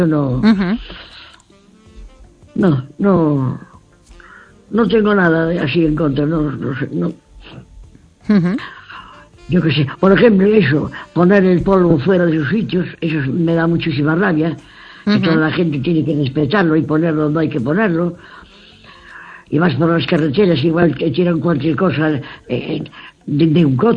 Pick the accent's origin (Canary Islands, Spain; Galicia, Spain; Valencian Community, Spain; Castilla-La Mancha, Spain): Galicia, Spain; Mugardos; de Mugardos.